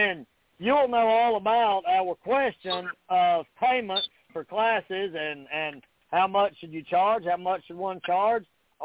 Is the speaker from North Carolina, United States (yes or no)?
yes; Mount Airy, North Carolina, United States; also born or lived in Virginia; So I come up through North Carolina, which is, you know, where I grew up there in Mount Airy, North Carolina, in the Blue Ridge Mountains. And then, you know, later on moved to Virginia right there.